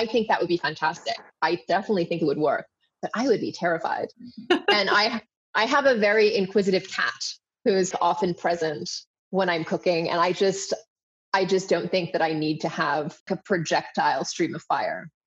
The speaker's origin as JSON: {"language": "English", "country": "Hong Kong", "tie": "born or raised there", "said": "So I grew up in Hong Kong."}